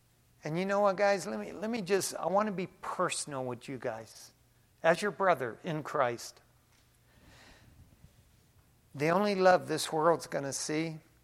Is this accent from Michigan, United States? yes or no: yes; East Detroit, Michigan, United States; growing up in East Detroit, Michigan, in the early 60s, do you know we went to bed at night and just had the screen door and all the windows were open?